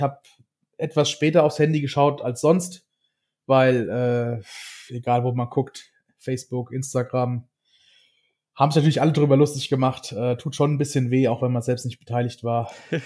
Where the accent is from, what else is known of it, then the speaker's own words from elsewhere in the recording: Hesse, Germany; ich komme ja aus Hessen